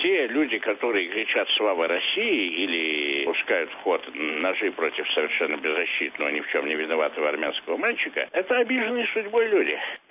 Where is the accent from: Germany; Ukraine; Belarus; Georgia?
Georgia; Tbilisi; moved away as an adult; now in Moscow, Russia; Я сам армянин, я приехал в 50-м году из Тбилиси в Москву, поступил в университет по конкурсу.